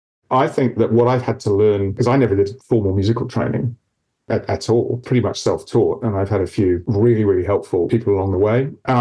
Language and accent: English; Oxford, South East England, United Kingdom; So I grew up in Oxford in England.